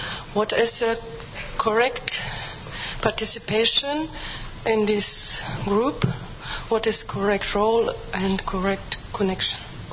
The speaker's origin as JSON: {"language": "English", "country": "Germany", "second_language": "English", "said": "I come from Germany."}